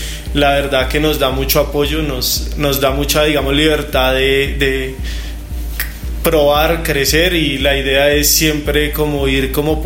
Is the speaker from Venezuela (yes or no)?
no; Bogotá, Colombia; yo soy de Bogotá, 100% rolo, totalmente rolo, y toda mi vida he estado acá.